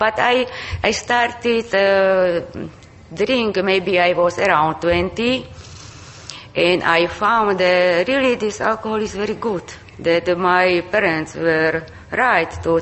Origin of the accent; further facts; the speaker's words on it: Trnava, Trnava Region, Slovakia; I am from Slovak Republic, from Trnava.